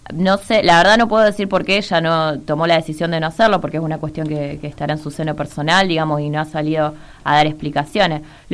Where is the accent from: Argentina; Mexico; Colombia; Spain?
Argentina; Santa Fe; No, yo soy santafesina, así que bueno, soy allá en Santa Fe.